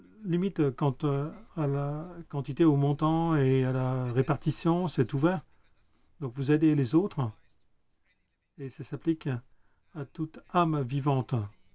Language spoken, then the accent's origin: French; Kuwait; Je viens de Koweït.